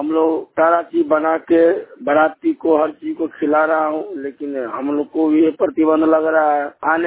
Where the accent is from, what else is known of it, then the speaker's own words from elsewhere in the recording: Halai OP, Bihar, India; मैं हलई ओपी का रहने वाला हूँ। हलई ओपी समस्तीपुर जिला में पड़ता है।